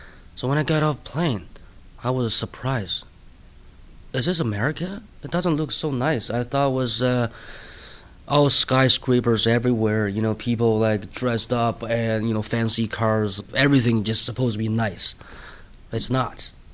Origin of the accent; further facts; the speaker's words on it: Liaoning, China; I'm from China, northeast province of China. The province name is Liaoning. I was born 1984, 4th of July. My hometown is Iron Steel City, just like Pittsburgh.